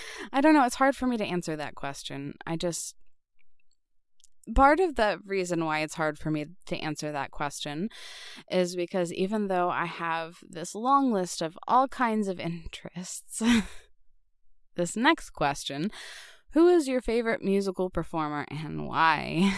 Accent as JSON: {"language": "English", "region": "the South", "country": "United States", "tie": "born or raised there", "said": "So, I grew up in the Bible Belt in the South, and so I grew up religious as a part of a religious family."}